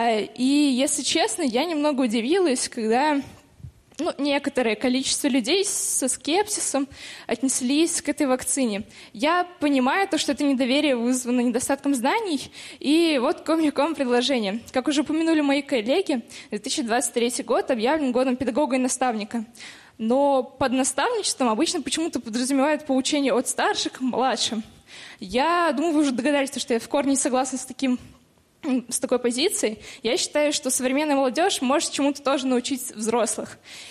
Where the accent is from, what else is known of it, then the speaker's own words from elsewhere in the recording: Moscow Oblast, Russia; мне 17 лет, я из Московской области. В этом году поступила в 11 класс Одинцовского лицея номер 10.